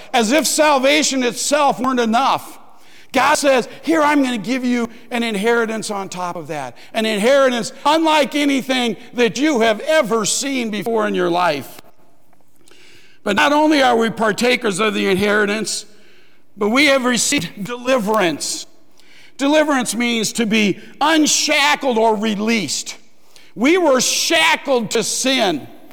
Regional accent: Davenport, Iowa, United States; Now, growing up in Davenport, we lived near a town called Muscatine.

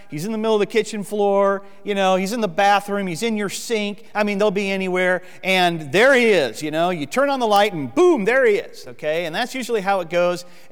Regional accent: Florida, United States; So as a little boy growing up in Central Florida, I had a lot of up-close and personal experience with cockroaches.

